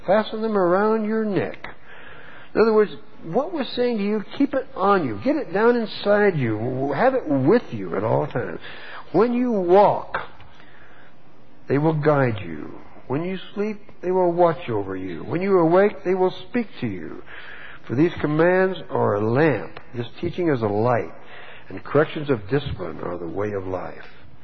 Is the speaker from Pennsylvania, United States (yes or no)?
no; Texas, United States; When I was a little boy, I was born and raised in Texas